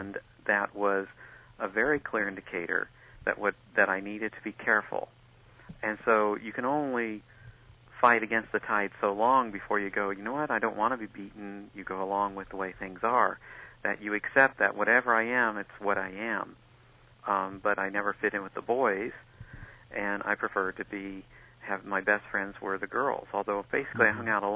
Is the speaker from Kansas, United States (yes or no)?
yes; Kansas, United States; growing up in the Midwest in a small town in Kansas with four brothers and going to a parochial school.